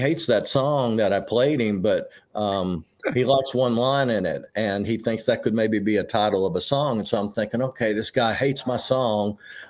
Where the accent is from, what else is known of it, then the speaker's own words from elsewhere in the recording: Kentucky, United States; it was kind of bluegrassy, and I'm from Kentucky.